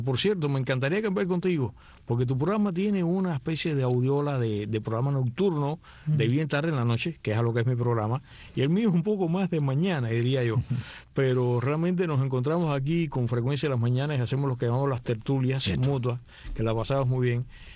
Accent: Matanzas, Cuba; born there; yo realmente nací en Matanzas, uh-huh, lo cual para mí es un gran orgullo. Yo quiero muchísimo Matanzas. Y lo que ocurre es que mis hermanos y este servidor, los tres, crecimos en La Habana a partes iguales.

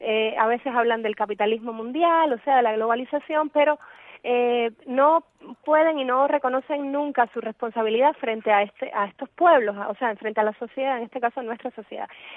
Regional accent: Cuba

